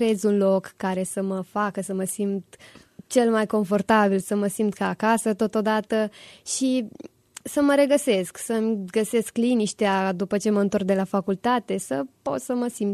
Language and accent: Romanian; Târgu Neamț, Neamț County, Romania; Sunt din Târgul Neamț, un sat, Țolici, de acolo.